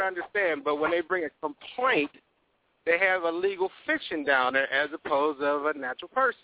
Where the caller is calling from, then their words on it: Pennsylvania, United States; I'm from Pennsylvania.